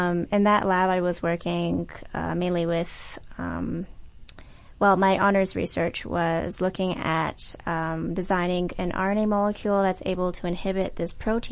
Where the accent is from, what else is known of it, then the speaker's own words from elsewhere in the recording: Toronto, Ontario, Canada; I'm actually from Toronto, and I came all the way here for my studies.